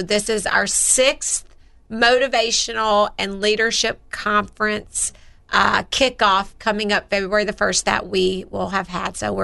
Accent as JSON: {"language": "English", "town": "Mobile", "region": "Alabama", "country": "United States", "said": "I'm from Mobile, Alabama, so okay. I'm from down there."}